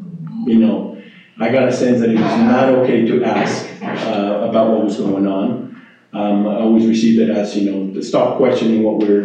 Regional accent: Madrid, Community of Madrid, Spain; also born or lived in Mexico City; I was born in Mexico City, but early on we moved back to Spain, where that's where my father's from, and those are my earliest memories is in Spain, in Madrid.

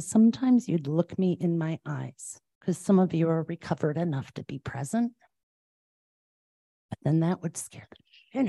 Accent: Cleveland, Ohio, United States; I was from Cleveland. It was dirty and gritty.

